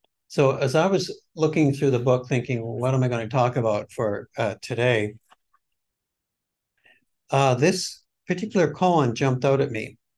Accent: Calgary, Alberta, Canada; my childhood growing up in Calgary, where we would have these beautiful blue skies and, you know, crisp, cold autumns.

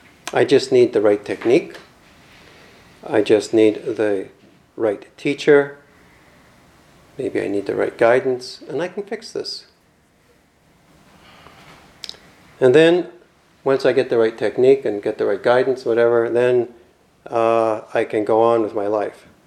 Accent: Calgary, Alberta, Canada; I grew up here in Calgary, a cowboy society, a culture that prizes the myth of the individual hero.

